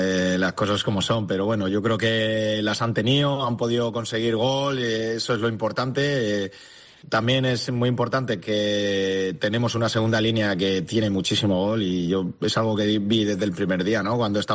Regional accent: Murcia, Region of Murcia, Spain; now in Almería, Spain; aquí en Almería se vive muy bien. Yo soy de Murcia, pero Almería para mí es como Murcia y Almería son como hermanos

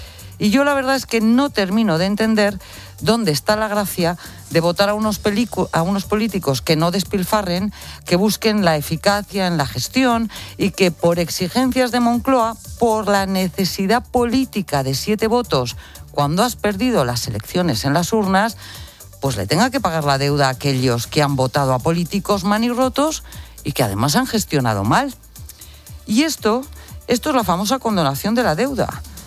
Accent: Burgos, Castile and León, Spain; que la alcaldesa de Burgos, mi pueblo, venga a visitarme para normalizar mi situación

